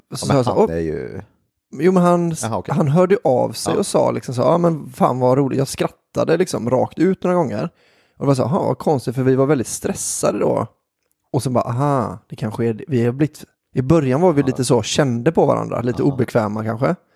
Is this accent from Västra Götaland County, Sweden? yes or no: yes; Västra Götaland County, Sweden; Det är lite som när jag var liten i Göteborgstrakten.